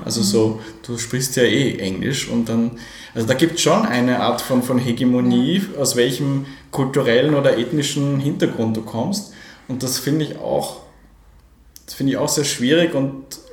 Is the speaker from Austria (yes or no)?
yes; Innsbruck, Tyrol, Austria; ich bin ja aufgewachsen am Stadtrand von Innsbruck, sozusagen in den frühen 80ern, wir sind also so 1980 nach Innsbruck gekommen.